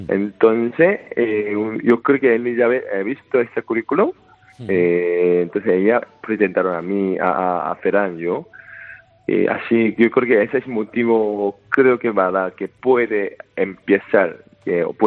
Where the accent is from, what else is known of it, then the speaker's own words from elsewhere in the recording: South Korea; Spanish is a second language; now in Spain; Porque soy coreano, lógicamente, ¿no?